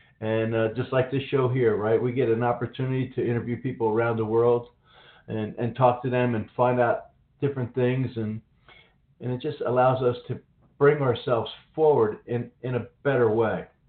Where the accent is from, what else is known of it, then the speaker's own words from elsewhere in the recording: Northeast, United States; as a child growing up in the Northeast, the way I had found best to communicate with my father was through sports.